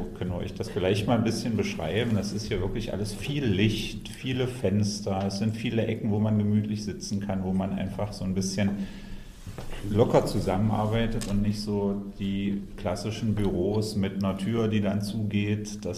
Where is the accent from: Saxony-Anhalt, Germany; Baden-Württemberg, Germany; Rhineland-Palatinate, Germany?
Saxony-Anhalt, Germany; Magdeburg; Als Magdeburger könnte ich dir bei Maler noch